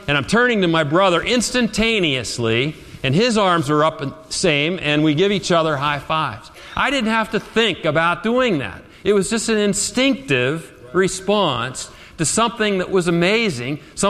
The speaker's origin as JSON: {"language": "English", "town": "Pittsburgh", "region": "Pennsylvania", "country": "United States", "said": "And we're Steelers fans because we are from Pittsburgh"}